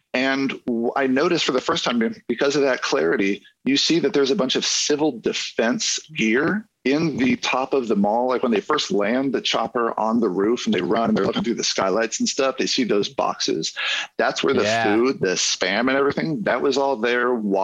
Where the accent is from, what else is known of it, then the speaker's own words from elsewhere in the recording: Ohio, United States; when I was growing up in Ohio, a lot of malls that sort of had that same feel.